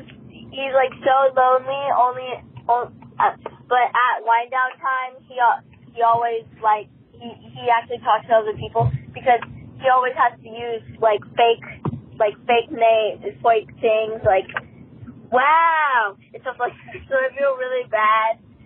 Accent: Greenville, South Carolina, United States; I am from South Carolina. I'm from Greenville, South Carolina.

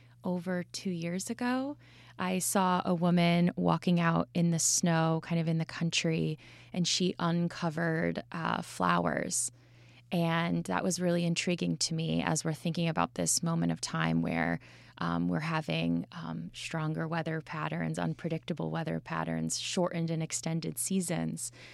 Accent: Mechanicville, New York, United States; also born or lived in Saratoga / Albany; Well, I'm from upstate New York originally. I grew up in Mechanicville, New York, and kind of hopped around between Saratoga and Albany.

